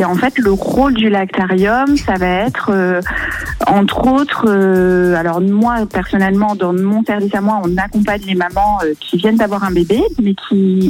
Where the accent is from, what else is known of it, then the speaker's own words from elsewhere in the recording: Créon, Nouvelle-Aquitaine, France; C'est à peu près 25 minutes de Bordeaux.